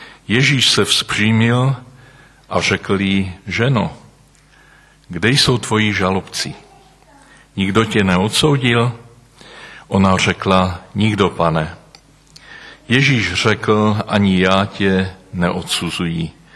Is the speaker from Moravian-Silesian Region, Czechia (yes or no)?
yes; Český Těšín, Moravian-Silesian Region, Czechia; accent: Těšín; Můj jazyk prozrazuje, že jsem z Moravy, z Těšínska. Narodil jsem se v Těšíně a vyrůstal jsem na Slezsku.